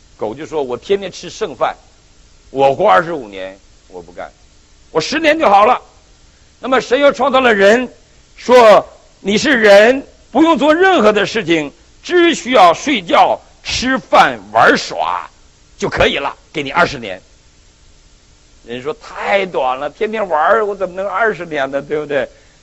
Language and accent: Chinese; Northeast China, China; 我们东北人呢，我不知道你们看过东北拉磨没有？